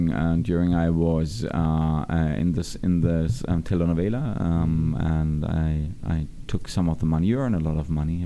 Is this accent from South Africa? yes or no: yes; South Africa; also born or lived in Kenya; Oh, at least I was brought up in South Africa, but I traveled a lot in Africa the years before.